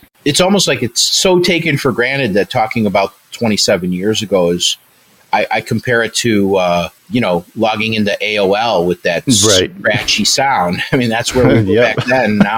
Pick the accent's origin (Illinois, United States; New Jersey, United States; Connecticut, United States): Illinois, United States; Chicago; My hobby when I was a lawyer was, I'm a Chicagoan.